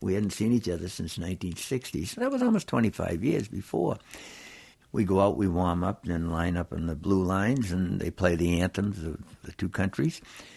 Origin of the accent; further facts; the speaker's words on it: Cambridge, Massachusetts, United States; I did, because I grew up in Cambridge, on Spy Pond in Arlington, and all these little places in Lexington and Concord, and we'd find ice wherever it was.